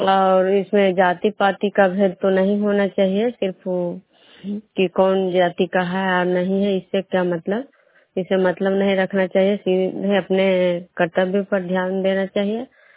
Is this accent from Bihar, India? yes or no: yes; Vishnupur, Bihar, India; मैं विष्णुपुर ग्राम कजरा पंचायत नालंदा जिला नवनसा प्रखंड के निवासी हूँ।